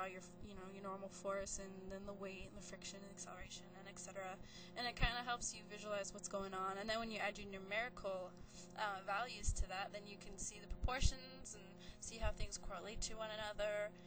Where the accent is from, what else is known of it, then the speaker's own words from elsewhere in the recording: San Diego, California, United States; also born or lived in Long Beach; I was born in Long Beach, California, and then moved to San Diego when I was an infant. So this is pretty much my hometown, and I absolutely love it.